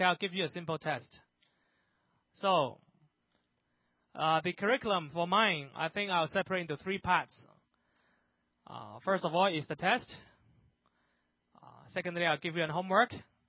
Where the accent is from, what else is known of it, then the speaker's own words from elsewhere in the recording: Vancouver, British Columbia, Canada; I'm from Canada, Vancouver, Canada. It's a nice place.